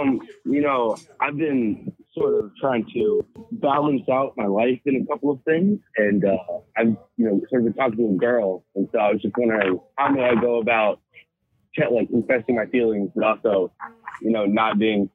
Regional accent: Florida, United States; I'm from Florida.

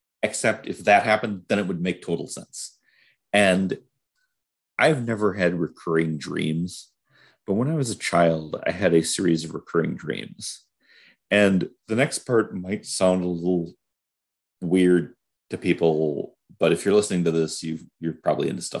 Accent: Oshkosh, Wisconsin, United States; I grew up around Oshkosh, Wisconsin, and there's an airport there.

